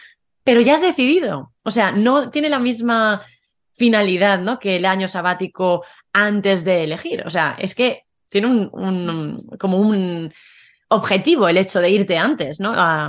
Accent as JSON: {"language": "Spanish", "country": "Spain", "said": "siendo también española"}